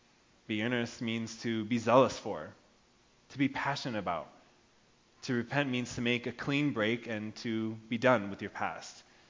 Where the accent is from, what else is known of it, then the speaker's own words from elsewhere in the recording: Japan; every day growing up in Japan, I commuted to school by train.